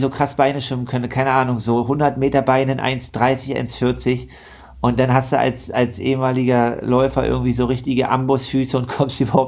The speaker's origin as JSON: {"language": "German", "town": "Leipzig", "region": "Saxony", "country": "Germany", "said": "Als Leipziger fährt man ja nicht so oft ins Skilager."}